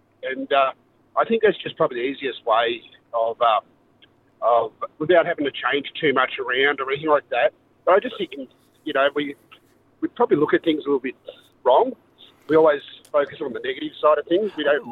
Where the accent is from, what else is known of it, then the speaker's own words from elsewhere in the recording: Australia; let's just celebrate being Australian and enjoy ourselves.